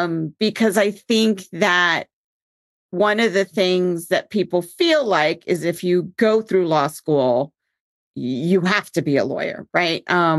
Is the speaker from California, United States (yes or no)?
no; New York, United States; As a New Yorker, it's my world.